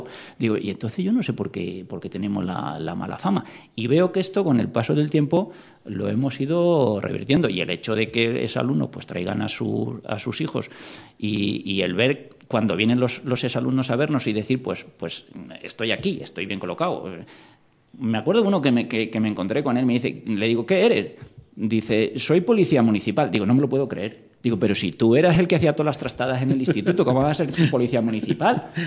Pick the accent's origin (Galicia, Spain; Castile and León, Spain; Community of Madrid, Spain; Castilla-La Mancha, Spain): Community of Madrid, Spain; Leganés; somos de San Nicasio, del Instituto San Nicasio, del barrio de San Nicasio, y de Leganés.